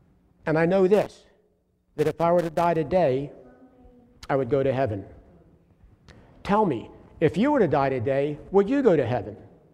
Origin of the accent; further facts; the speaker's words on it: Philadelphia, Pennsylvania, United States; I'm from Philly area.